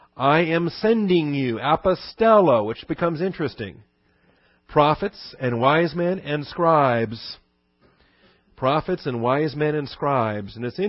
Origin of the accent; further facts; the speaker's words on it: West Coast, United States; when I was growing up on the West Coast, if you didn't get a good hell or other things like